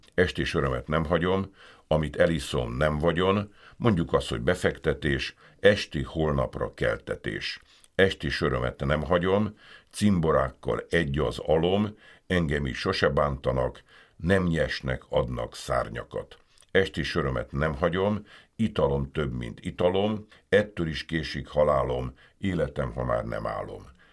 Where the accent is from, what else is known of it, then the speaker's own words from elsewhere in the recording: Budapest, Hungary; Én a nyugati Pályadvar környékén lakom, Újlipótvárosban, egyébként abban a lakásból születtem